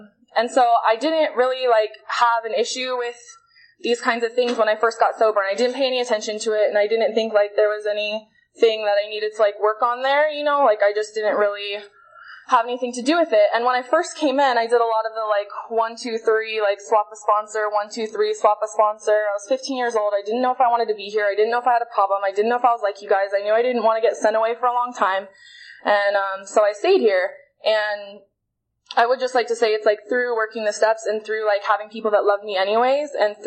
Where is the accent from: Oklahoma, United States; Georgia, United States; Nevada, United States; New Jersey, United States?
Nevada, United States; Las Vegas; From Las Vegas, who's hosting Wacky Paw this year.